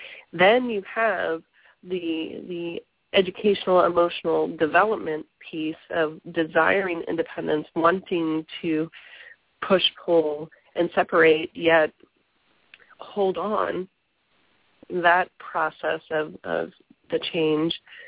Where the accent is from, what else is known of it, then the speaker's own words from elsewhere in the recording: Southern United States, United States; And when I was growing up, ADHD did not exist. And I grew up in the South.